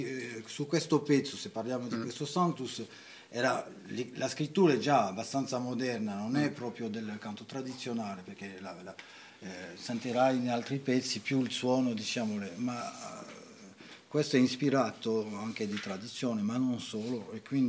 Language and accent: Italian; Pigna, Corsica, France; io sono di Pigna